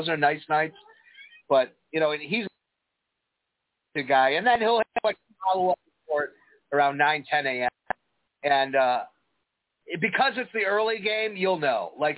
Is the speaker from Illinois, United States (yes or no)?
yes; Chicago, Illinois, United States; accent: Chicago; Well, I'm from Chicago, unlike you.